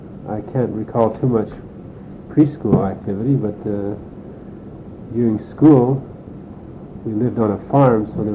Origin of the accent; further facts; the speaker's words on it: Saskatchewan, Canada; born there; I was born in Saskatchewan, 1940, a small town near Lawson, which is actually close to Moose Jaw. I was born out in a farm.